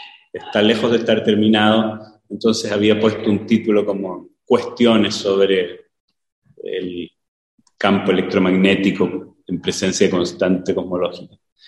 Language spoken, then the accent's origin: Spanish; Chile; Ok, yo te cuento para tener que decir algo, porque soy el chileno.